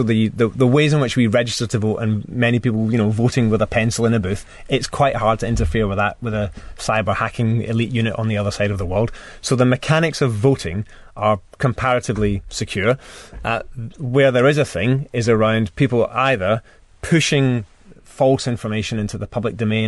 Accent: Scotland, United Kingdom; I suppose, being Scottish, I'm supposed to say Sean Connery, but I think my actual favourite Bond is Daniel Craig.

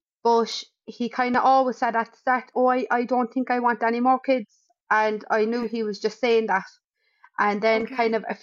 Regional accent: Cork, Munster, Ireland; I'm from Cork City. I'm 28. I'm married since July. And I have twin girls.

